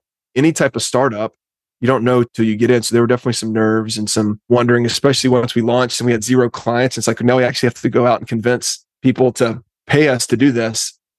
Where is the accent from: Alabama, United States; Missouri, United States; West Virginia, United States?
Alabama, United States; And I grew up in Alabama and my dad's an alum. I grew up as a fan of the team.